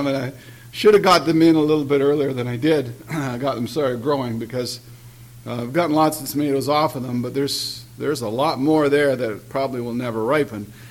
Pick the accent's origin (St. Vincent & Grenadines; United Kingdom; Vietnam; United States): United Kingdom; Scotland; And being the Scot that I am, I carefully opened each of them.